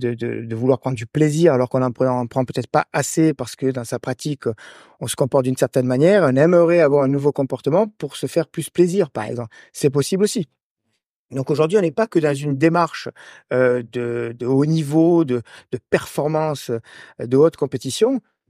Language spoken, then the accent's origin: French; Marseille, Provence-Alpes-Côte d'Azur, France; accent: Marseille; Parce que je suis originaire de Marseille, je le précise aussi.